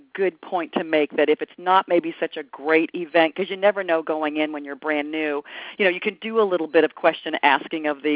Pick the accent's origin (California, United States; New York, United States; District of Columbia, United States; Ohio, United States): Ohio, United States; Canton; Canton, Ohio, which I mentioned, I think, once or twice as my hometown